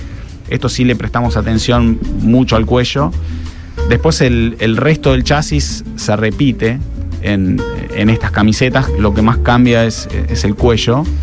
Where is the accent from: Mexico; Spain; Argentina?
Argentina; el arquero que más me gustó a mí de mi infancia en Argentina